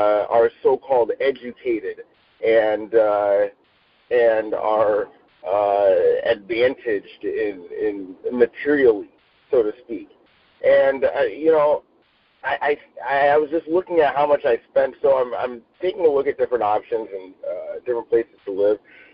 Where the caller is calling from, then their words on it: Los Angeles, California, United States; I'm calling in from Los Angeles. I'm actually on Slauson Avenue.